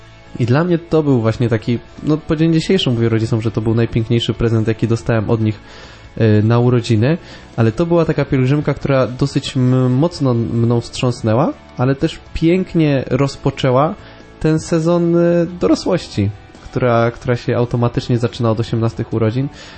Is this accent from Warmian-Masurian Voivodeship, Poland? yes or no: no; Radom, Masovian Voivodeship, Poland; jestem z Radomia pod Warszawą